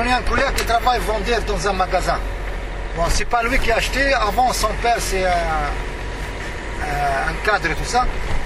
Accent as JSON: {"language": "French", "country": "Tunisia", "said": "Chez nous, en Tunisie, si tu veux mettre quelqu'un là un peu dessus"}